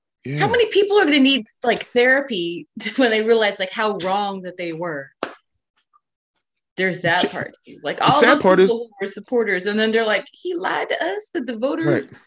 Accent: California, United States; Like when I was growing up in California, we would have like earthquake drills

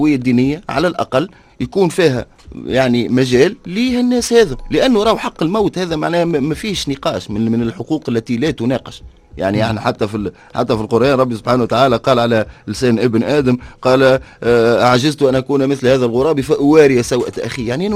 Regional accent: Tunisia; هذا كله موجود عندنا في تونس اليوم

